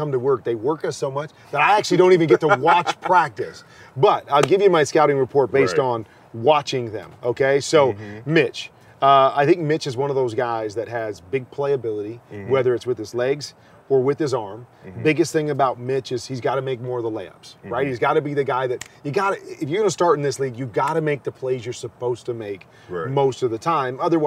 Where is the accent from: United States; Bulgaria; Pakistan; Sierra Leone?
United States; Midwest; also born or lived in Arizona; I'm from Arizona, and I don't like the humidity. I mean, I grew up in the Midwest, so I get it.